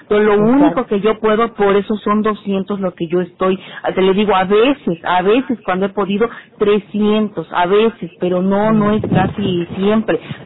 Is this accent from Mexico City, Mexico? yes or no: no; Veracruz, Mexico; yo soy del estado de Veracruz